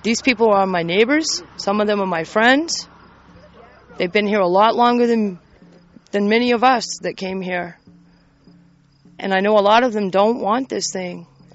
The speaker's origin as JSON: {"language": "English", "town": "Trescott", "region": "Maine", "country": "United States", "said": "I'm from Trescott, Maine, just outside of Lubeck. My people came to Lubeck in the 1600s, late 1600s, so I've got a long history in the area."}